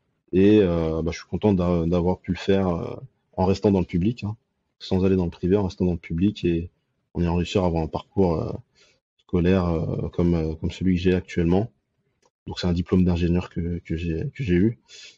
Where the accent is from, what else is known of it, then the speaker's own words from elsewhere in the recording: Île-de-France, France; tout mon parcours scolaire, surtout scolaire, oui, en fait, j'ai fait en Seine-Saint-Denis. J'ai grandi en Seine-Saint-Denis et j'ai fait de la primaire jusqu'à l'école d'ingénieur en passant par la prépa.